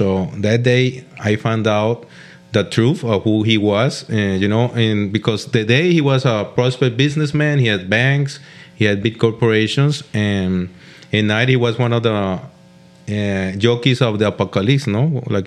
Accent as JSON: {"language": "English", "town": "Cali", "region": "Valle del Cauca", "country": "Colombia", "said": "I'm a lawyer, and I'm from Cali, Colombia."}